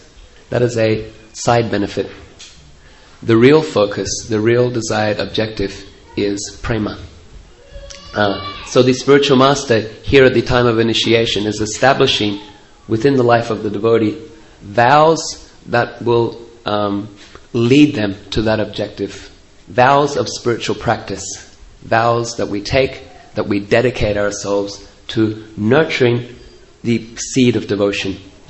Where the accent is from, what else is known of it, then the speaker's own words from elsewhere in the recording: New Zealand; I'm from New Zealand.